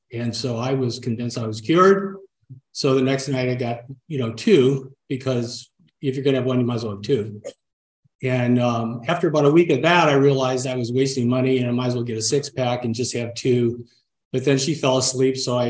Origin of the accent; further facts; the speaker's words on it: St. Louis, Missouri, United States; My parents stayed together. I never really had what I call a troubled childhood. I grew up in St. Louis. I got sent to private schools.